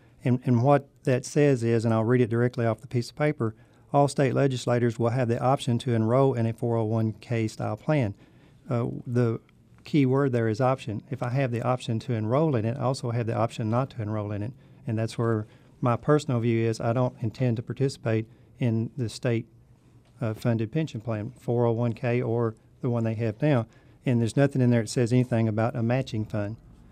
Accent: Kentucky, United States; You know, I was born and raised in Graves County. I grew up on a farm, farmed for approximately 10 years myself.

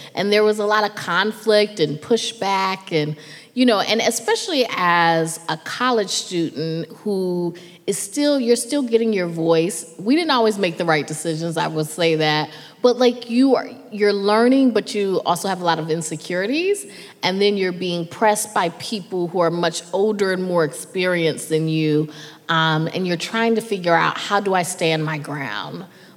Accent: Durham, North Carolina, United States; first of all, I'm from Durham, North Carolina, so D.C. was the big city.

